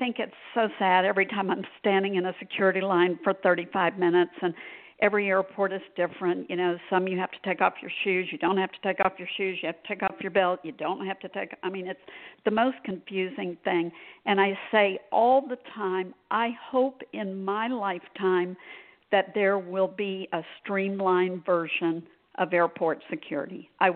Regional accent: Fort Myers, Florida, United States; born there; moved away as an adult; I was born in Fort Myers, Florida, and I left Fort Myers in 1970 to attend Texas Christian University in Fort Worth, Texas.

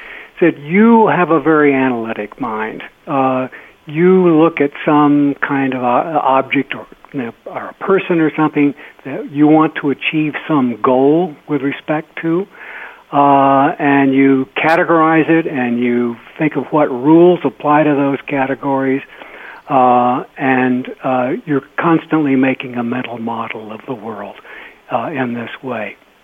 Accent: El Paso, Texas, United States; Well, it's a Southwesterner. I'm from El Paso.

